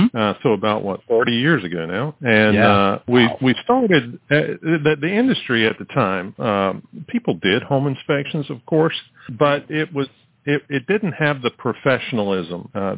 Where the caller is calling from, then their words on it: Raleigh, North Carolina, United States; I am calling from Raleigh, North Carolina.